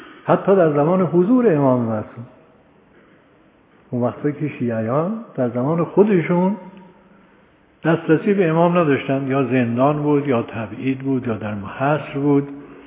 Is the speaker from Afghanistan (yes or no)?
no; Iran; فهمید که من ایرانی هستم.